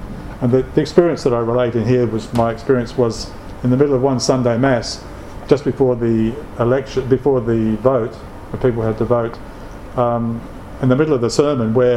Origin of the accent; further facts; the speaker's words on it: Australia; Not so much for me as an Australian, you know, I could sort of leave any time, really.